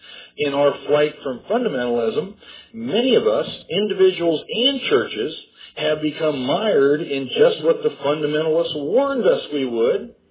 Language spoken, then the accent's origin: English; Bellbrook, Ohio, United States; I remember years ago that I grew up in Bellbrook, and even at that time, lo, those many years ago